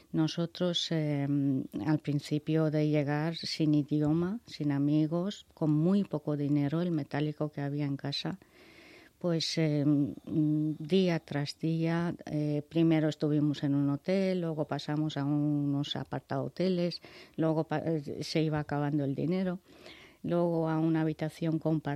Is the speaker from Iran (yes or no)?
yes; Iran; moved away; En mi caso salí de Irán en 1980.